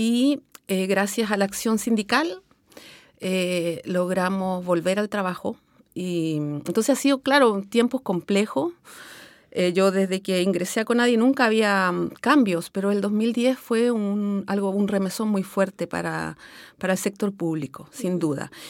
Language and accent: Spanish; Santiago, Santiago Metropolitan Region, Chile; born there; yo nací en Santiago y que mis padres fueron migrantes mapuches, vinieron del sur a trabajar a la capital. Entonces nosotros nacimos acá sin saber mucho de nuestra mapuchicidad, digamos.